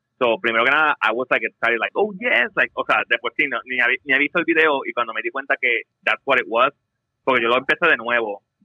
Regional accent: Puerto Rico; como lo vimos en español creciendo aquí en Puerto Rico.

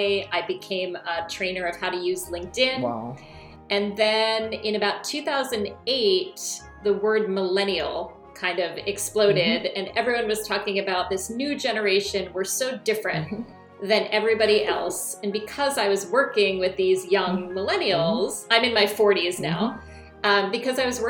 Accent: United States; also born or lived in Australia; So I grew up in the United States, went to college, and I didn't know what I wanted to do when I graduated from college.

